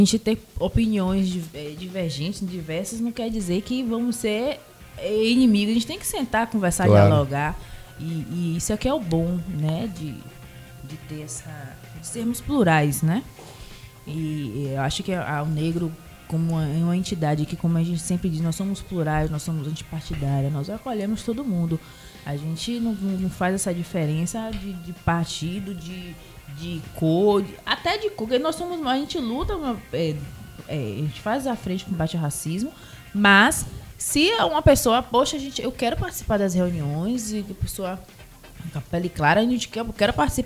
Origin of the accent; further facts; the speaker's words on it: Santa Mônica, Bahia, Brazil; Eu sou de Santa Mônica, nasci em Santa Mônica, mas moro há 8 anos em Sussuarana.